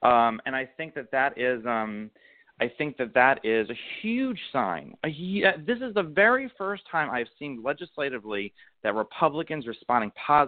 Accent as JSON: {"language": "English", "country": "United States", "said": "Being an American is a unique thing because we have no real common ancestry."}